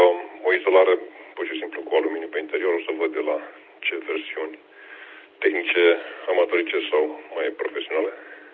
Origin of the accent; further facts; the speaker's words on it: Timișoara, Timiș County, Romania; now in Netherlands; Rezidențialele de origine sunt din Timișoara. Acum sunt, bineînțeles, cu rezidența în Olanda, cu lucru și viața, așa, de vreo 6 ani.